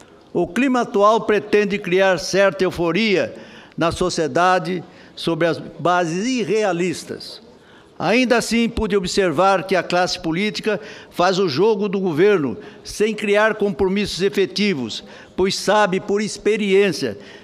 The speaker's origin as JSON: {"language": "Portuguese", "region": "Mato Grosso do Sul", "country": "Brazil", "said": "como diria o homem do campo lá do meu estado, Mato Grosso do Sul"}